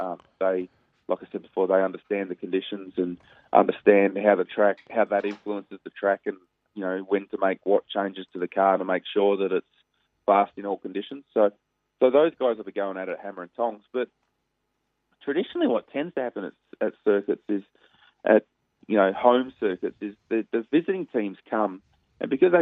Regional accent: Perth, Western Australia, Australia; Growing up in Perth, you don't get to do a lot of snow skiing.

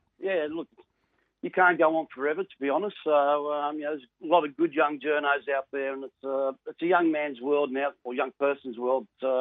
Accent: Cabramatta, New South Wales, Australia; I wasn't that great at school, and growing up in Cabramatta, I thought, probably I'd end up in a bank as a bank teller.

